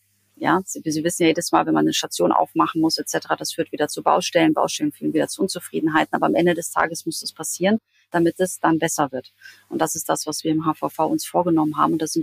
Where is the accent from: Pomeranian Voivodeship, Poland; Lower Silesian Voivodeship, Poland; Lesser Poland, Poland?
Pomeranian Voivodeship, Poland; Gdansk; born there; Ich bin ja geborene Hanseatin, aber in Danzig.